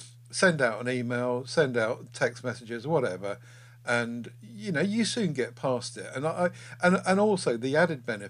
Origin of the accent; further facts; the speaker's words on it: United Kingdom; moved away as an adult; As a Brit who's lived outside the UK for 38 of my 57 years, I'm fairly conversant with both imperial and metric units